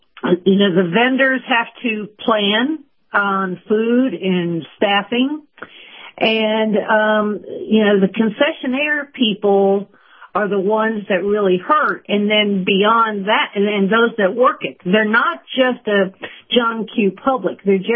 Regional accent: Atlanta, Georgia, United States; I'm from Atlanta, so I was very, very dedicated to Delta Airlines, knew an awful lot of people that were my neighbors that worked for Delta Airlines.

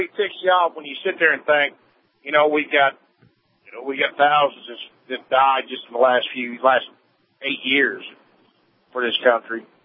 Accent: United States; I'm never saying British American. I say I'm American.

